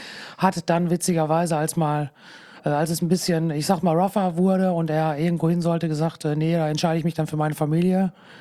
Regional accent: Castrop-Rauxel, North Rhine-Westphalia, Germany; moved away as an adult; groß geworden in Castrop-Rauxel. Da auch gelebt, bis ich 21 war.

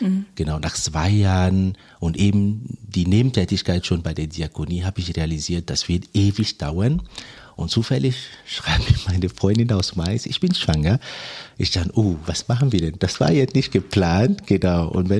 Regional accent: Togo; German is a second language; also born or lived in Côte d'Ivoire; Mein Studium fing ja in Togo an, geboren in Côte d'Ivoire, aber migrationsbedingt oder nachdem die Eltern das wollten, sind wir zurück nach Togo. Und ich habe in Togo studiert.

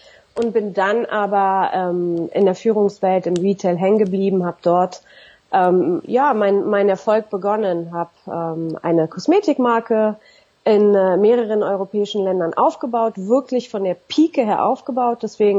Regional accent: Berlin, Germany; Zusätzlich bin ich in Berlin-Neukölln groß geworden, in einem Brennbezirk in Berlin.

